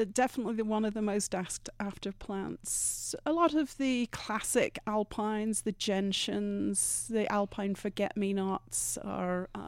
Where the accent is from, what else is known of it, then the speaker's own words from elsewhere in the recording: England, United Kingdom; now in Vail, United States; Originally, I'm from much further east. I'm from the British Isles, but I've been in Vail now for almost 30 years.